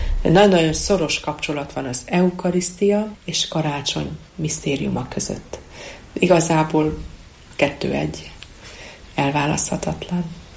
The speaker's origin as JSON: {"language": "Hungarian", "town": "Cluj-Napoca", "region": "Cluj County", "country": "Romania", "tie": "born or raised there", "said": "mivel Kolozsvárnak 80%-a román ajkú, 20%-a magyar ajkú, román millióben nevelkedtünk."}